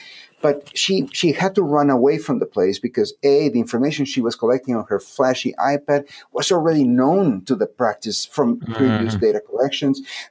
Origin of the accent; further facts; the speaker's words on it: Peru; I think that if you just go to my home country in Peru